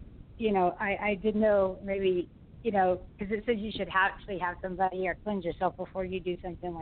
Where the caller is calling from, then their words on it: Melissa, Texas, United States; Melissa, Texas.